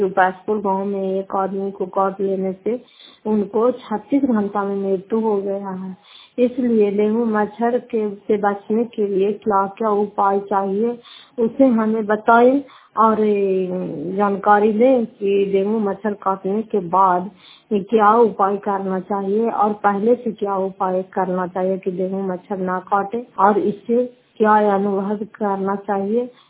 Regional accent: Fatehpur, Bihar, India; घर फतेहपुर पंचायत मकरौता जिला नालंदा क्रापसराय ब्लॉक की निवासी हूँ।

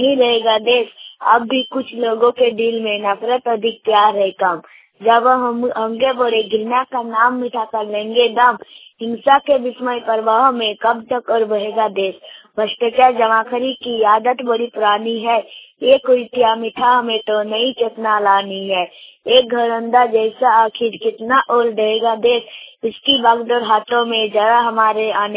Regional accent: Jharkhand, India; मैं सिलोकन high school Dumka में पढ़ता हूँ। मेरा गांव का नाम सुगुनी वर्षा।

